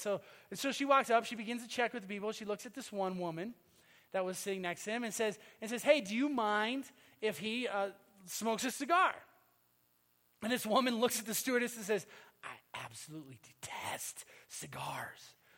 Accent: Minnesota, United States; I say that as a Minnesotan who got here as fast as I could, all right?

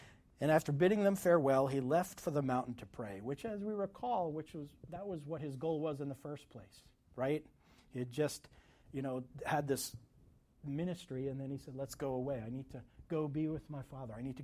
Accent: Vermont, United States; Sorry, I'm from Vermont. So what people call mountains are different.

